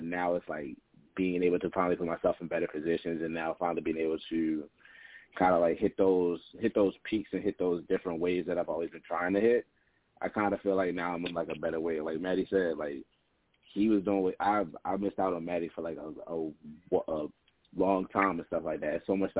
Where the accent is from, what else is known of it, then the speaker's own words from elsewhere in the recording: Baltimore, Maryland, United States; I'm from Baltimore. I'm from Baltimore.